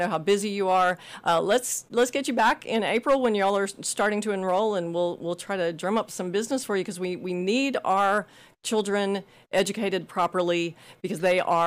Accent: Memphis, Tennessee, United States; accent: Southern; but I guess that you can't get the Southern out of that accent. So yes, I'm from Memphis, Tennessee.

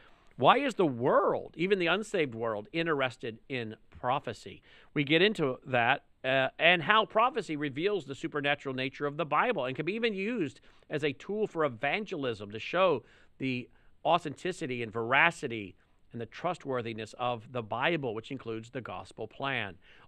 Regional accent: Tennessee, United States; Andrew Jackson, from my home state of Tennessee.

